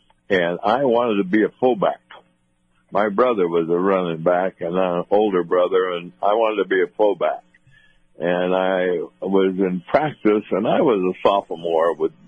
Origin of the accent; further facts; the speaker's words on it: Sandpoint, Idaho, United States; there was an audience of about 8,000 people in Boise, and my hometown was like 300 or 400.